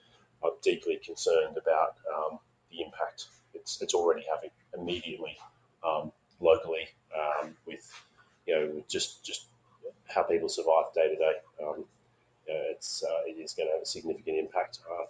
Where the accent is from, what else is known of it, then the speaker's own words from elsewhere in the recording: Australia; my home country, Australia